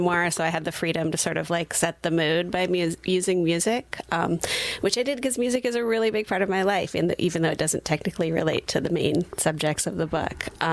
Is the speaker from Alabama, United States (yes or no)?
no; Santa Cruz, California, United States; also born or lived in Portland, United States; I grew up in Santa Cruz. And which, you know, has some similar vibes as Sonoma County, especially in the West. And I moved around a lot in my 20s.